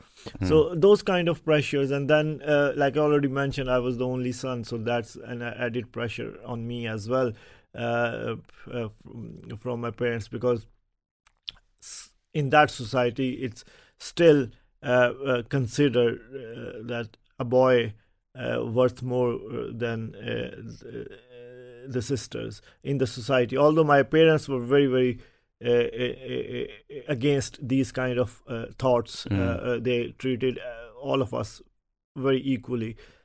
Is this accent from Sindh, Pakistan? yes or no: no; Lahore, Punjab, Pakistan; English is a second language; I'm from Pakistan. I born and bred in Pakistan. There is a city in Pakistan, Lahore. I born in Lahore and grew up in Lahore.